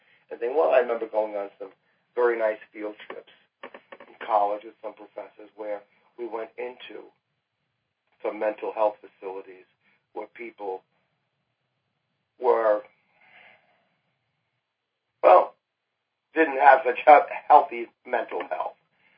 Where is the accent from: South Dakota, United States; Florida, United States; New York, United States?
New York, United States; We're talking about now, this is the early 1970s, growing up in New York.